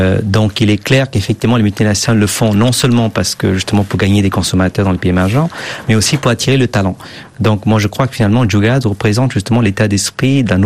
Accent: California, United States; je suis de Californie, je passe beaucoup de temps maintenant en Europe

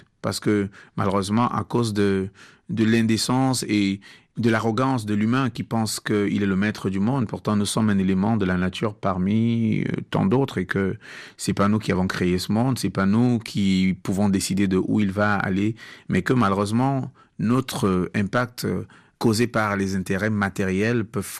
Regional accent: Cameroon; first language Bassa; French is a second language; chanter en bassa parce que c'est ma première langue, c'est la langue de ma construction mémorielle de base.

